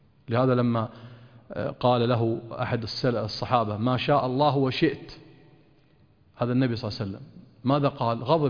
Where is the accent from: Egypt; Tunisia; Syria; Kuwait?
Kuwait; هل عندنا في الكويت من يطوف على قبر؟